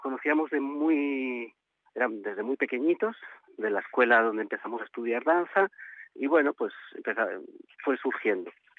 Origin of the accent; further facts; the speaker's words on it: Vitoria, Basque Country, Spain; now in Barcelona, Spain; Sí, somos de Vitoria.